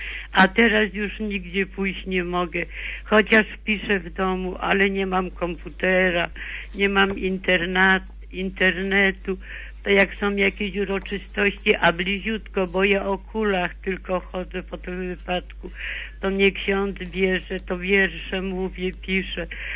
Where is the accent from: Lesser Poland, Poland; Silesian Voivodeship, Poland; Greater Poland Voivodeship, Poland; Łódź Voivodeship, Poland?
Silesian Voivodeship, Poland; Wychowałam się w koło Częstochowy, na wiosce.